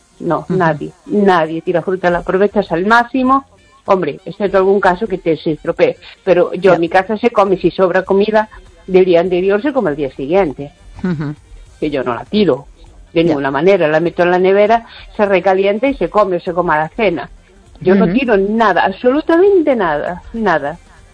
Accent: Lugo, Galicia, Spain

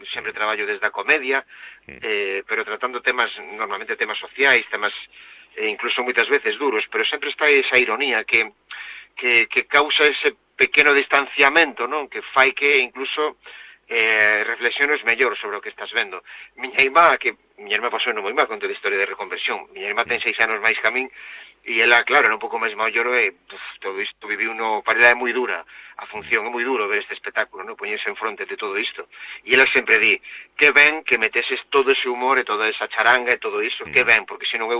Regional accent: Domaio, Galicia, Spain; en Domaio, na miña parroquia, montaron un campo de golf

